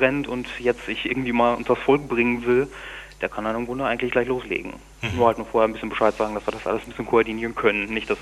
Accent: Münster, North Rhine-Westphalia, Germany; now in Bielefeld, Germany; Ja, ich komme aus Münster, ich wohne in Bielefeld

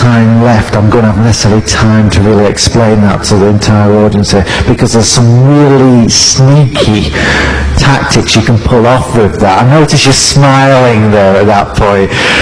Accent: England, United Kingdom; as I'm English, so my pronunciation is a bit different.

